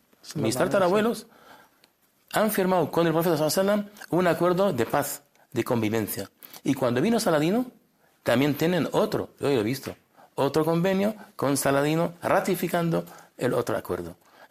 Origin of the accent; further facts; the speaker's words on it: Nablus, West Bank, Palestine; yo soy de Nablus. Nablus, ahí vivimos musulmanes, cristianos y judíos.